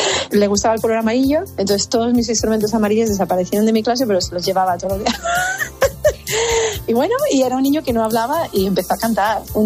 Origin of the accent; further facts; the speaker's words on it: Las Palmas, Canary Islands, Spain; now in Boston, United States; Nos íbamos a vivir a Las Palmas, de donde yo soy.